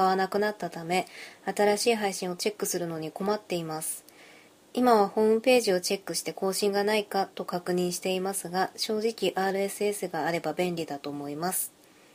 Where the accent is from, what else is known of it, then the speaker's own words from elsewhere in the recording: Hokkaido, Japan; 出身は札幌ではないんですよ。札幌からそんなに遠くないけども、すごく田舎の場所で